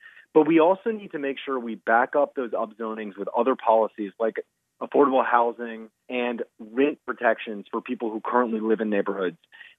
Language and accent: English; Durham, North Carolina, United States; So North Carolina, which is where I'm from, actually, I'm from Durham